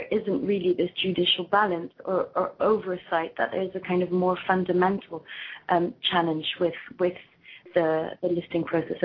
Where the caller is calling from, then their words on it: London, United Kingdom; I'm calling from London.